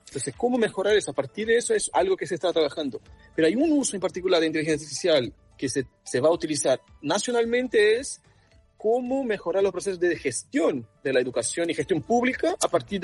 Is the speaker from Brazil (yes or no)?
yes; Brazil; now in Chile; yo soy brasileño, pero vivo y trabajo en Chile